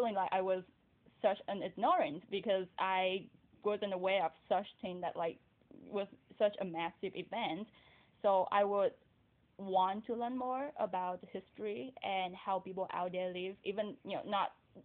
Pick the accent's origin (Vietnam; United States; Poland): Vietnam; you know, we're from Vietnam, we're from such a small country.